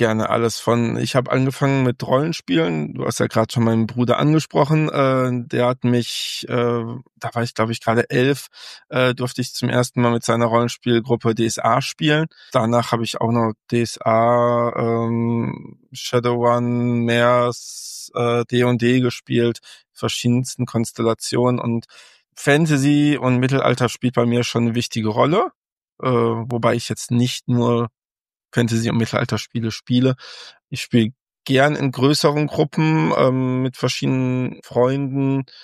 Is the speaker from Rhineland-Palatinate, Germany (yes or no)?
no; Mülheim, North Rhine-Westphalia, Germany; also born or lived in Essen; Ich komme nämlich aus dem Pott, aus dem Ruhrgebiet, aus Mülheim. Das liegt zwischen Duisburg und Essen. Und geboren bin ich in Essen.